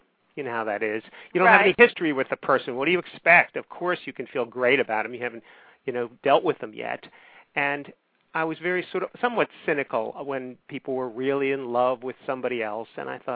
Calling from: Rockville, Maryland, United States; I'm calling from Rockville, Maryland, just outside of Washington, D.C.

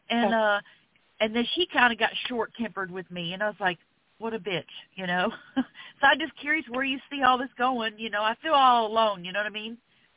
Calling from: Florida, United States; I'm calling from Florida.

